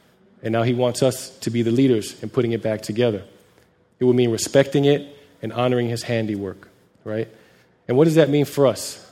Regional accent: New York City, New York, United States; I grew up in New York City, boy. Woo! And roaches.

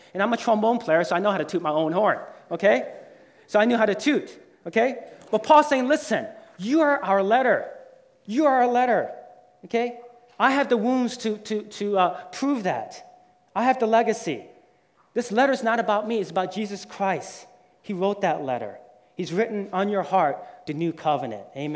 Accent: Georgia, United States; I grew up near Fort Benning, Georgia.

